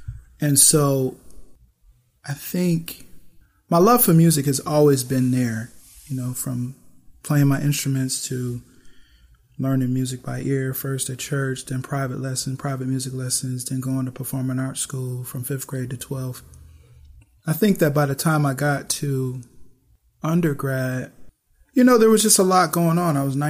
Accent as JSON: {"language": "English", "town": "Buffalo", "region": "New York", "country": "United States", "said": "I'm from Buffalo, you know, we got all kinds of music there."}